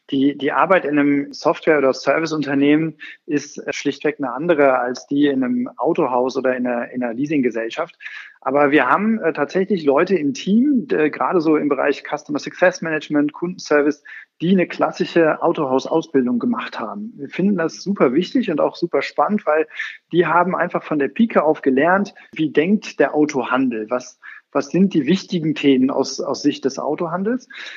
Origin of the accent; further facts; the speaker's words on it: Aachen, North Rhine-Westphalia, Germany; das ist natürlich immer ein bisschen verfälscht, wenn man das als Aachener sagt